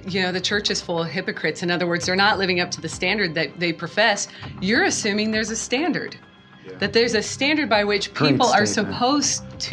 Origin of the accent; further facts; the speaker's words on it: Pacific Northwest, United States; I did not grow up in a Christian home, and I'm from the Pacific Northwest, which is not overtly Christian